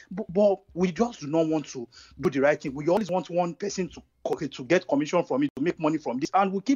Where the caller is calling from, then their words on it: London, United Kingdom; I'm from calling from London, not London precisely.